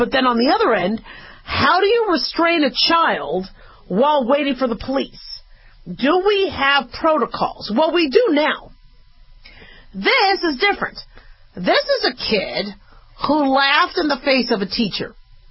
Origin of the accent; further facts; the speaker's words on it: Hollywood, Florida, United States; also born or lived in Manhattan, Kansas; Yeah, I'm from Hollywood.